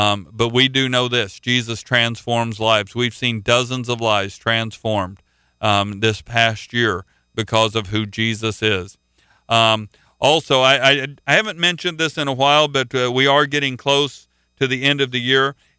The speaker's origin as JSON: {"language": "English", "region": "Oklahoma", "country": "United States", "said": "Actually, I'm from Oklahoma"}